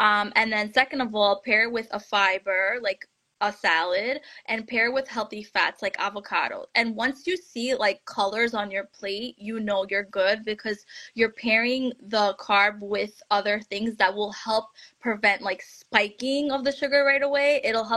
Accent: New York, United States; And I'm from New York, so it's like a melting pot of different ethnicities and religions and cultures.

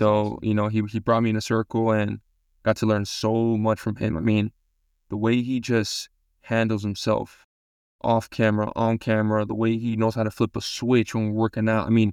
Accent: San Diego, California, United States; So again, I grew up in San Diego, grew up a Charger fan, grew up watching Drew Brees.

